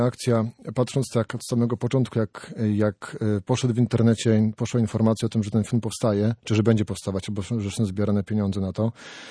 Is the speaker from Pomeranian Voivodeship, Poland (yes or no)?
yes; Gdańsk, Pomeranian Voivodeship, Poland; bo jestem właśnie z Gdańsku, to jest z Wrzeszcza